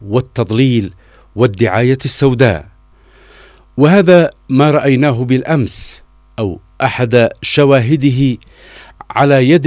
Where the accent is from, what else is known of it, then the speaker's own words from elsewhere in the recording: Yemen; وهذا ما لا نقوله نحن كيمنيين